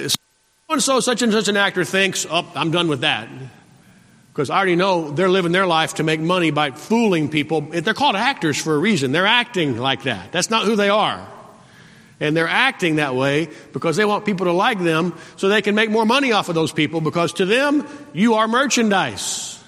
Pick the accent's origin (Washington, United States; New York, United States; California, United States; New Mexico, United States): New Mexico, United States; born there; also born or lived in Salt Lake City / Maryland; But you know, I was born in New Mexico. The farthest east I'd ever gotten was Texas.